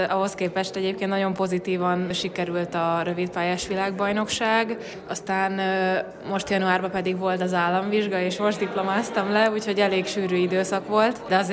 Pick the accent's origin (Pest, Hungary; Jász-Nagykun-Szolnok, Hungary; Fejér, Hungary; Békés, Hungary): Fejér, Hungary; Székesfehérvár; now in Győr, Hungary; Én nagyon megtaláltam magamat ott Győrben, most már ott is élek, ugye én Székesfehérvárról költöztem oda